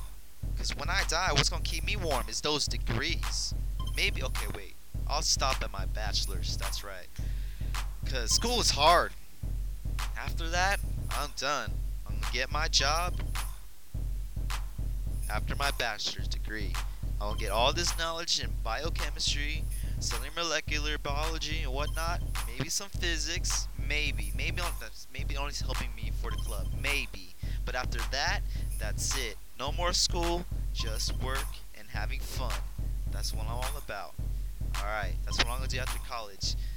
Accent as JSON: {"language": "English", "town": "Oakland", "region": "California", "country": "United States", "tie": "born or raised there", "lives_now": "San Diego, United States", "said": "I'm from up north. I'm not originally from San Diego, but I want to give big ups to my hometown team, Oakland A's"}